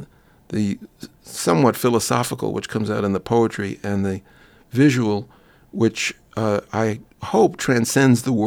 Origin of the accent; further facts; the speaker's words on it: New York, United States; I grew up in New York, in Brooklyn, and in Manhattan